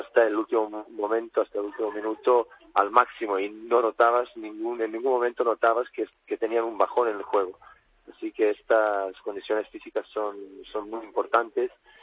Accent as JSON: {"language": "Spanish", "country": "Spain", "said": "España es mi país, es donde vive donde nacieron mis hijos y donde sigue viviendo mi familia, mi mujer y mis hijos."}